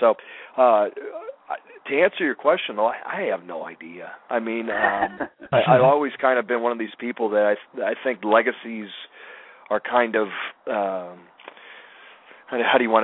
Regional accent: Chicago, Illinois, United States; But just looking back on it, I grew up in Chicago.

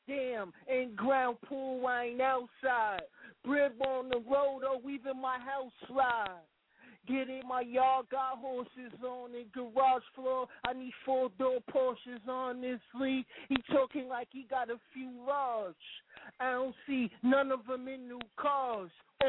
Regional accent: Albany, New York, United States; Like I said, I'm from Albany, New York. That's a terminology or a slang we use all the way up there in Albany, New York.

